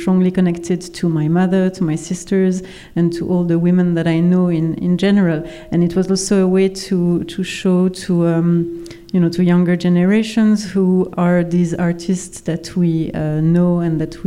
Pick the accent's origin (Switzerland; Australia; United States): Switzerland; Romandy; me, I come from the French part of Switzerland